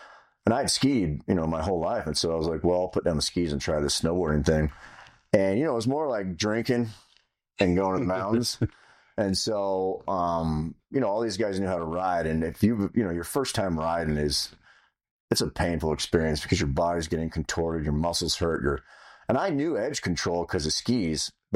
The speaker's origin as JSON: {"language": "English", "town": "Big Bear Lake", "region": "California", "country": "United States", "tie": "born or raised there", "also_born_or_lived": "Orange County", "said": "I grew up in a little town, kind of the mountains of Southern California, Big Bear Lake. And I lived up there from pretty much infancy till 11 or 12. And then I moved down to Orange County."}